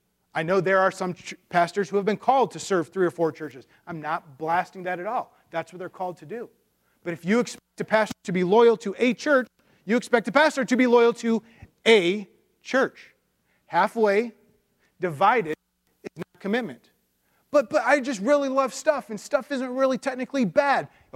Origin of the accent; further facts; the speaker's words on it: Detroit, Michigan, United States; I grew up, that was my hometown, growing up in Michigan, yay Detroit Lions